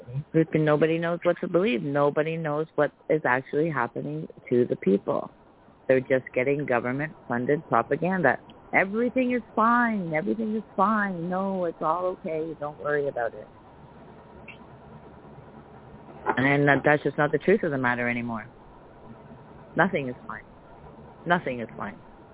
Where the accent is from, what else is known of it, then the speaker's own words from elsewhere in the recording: Canada; I'm from Canada.